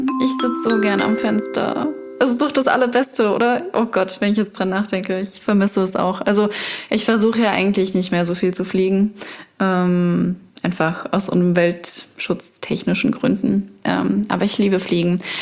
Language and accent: German; Bavaria, Germany; moved away as an adult; now in Berlin, Germany; Aus der Nähe von Regensburg.